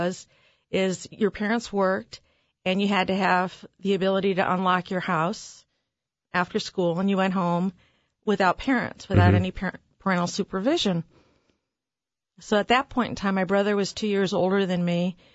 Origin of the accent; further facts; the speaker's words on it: Los Angeles, California, United States; also born or lived in Toronto, Canada; No, I grew up in Los Angeles.